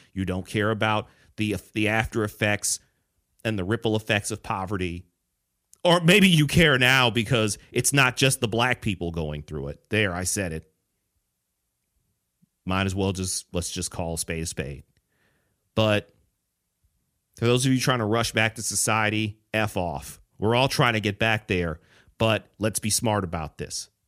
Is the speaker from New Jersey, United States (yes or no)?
no; Detroit, Michigan, United States; also born or lived in Chicago; I look at a city like Detroit, my hometown. My parents still live in the Detroit area, that concentrated region in southeast Michigan where most of the cases are.